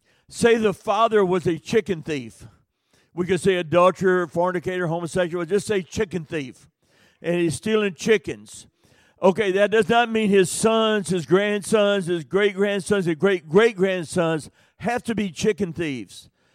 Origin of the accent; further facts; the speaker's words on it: the South, United States; And I mean, that's one of my biggest weaknesses is fried chicken. I'm from the South.